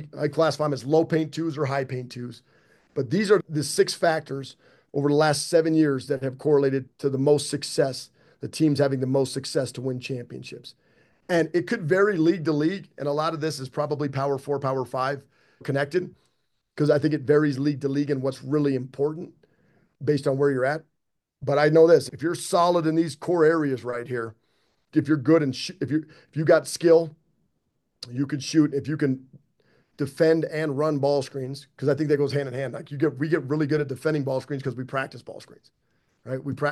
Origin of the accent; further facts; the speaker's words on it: Wyoming, United States; I've understood that my entire life, being born and raised in Wyoming and bleeding the brown and gold.